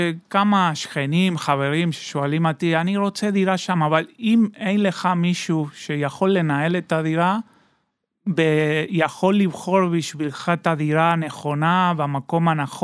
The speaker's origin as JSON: {"language": "Hebrew", "country": "Argentina", "second_language": "Hebrew", "said": "כי אני במקור מארגנטינה, כמו שומעים"}